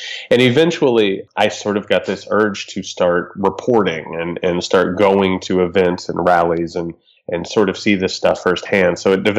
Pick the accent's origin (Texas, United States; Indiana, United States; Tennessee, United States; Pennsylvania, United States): Indiana, United States; I grew up in Southern Indiana. I come from a very, very poor blue-collar family.